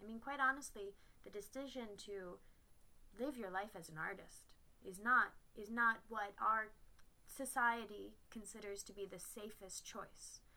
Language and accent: English; Syracuse, New York, United States; No, I'm not. I did my undergraduate. I grew up in Syracuse, New York.